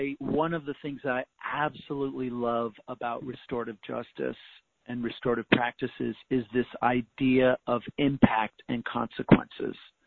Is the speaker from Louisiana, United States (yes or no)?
no; California, United States; Thank you so much for doing that work out in California. That's my home state, and we have family down there.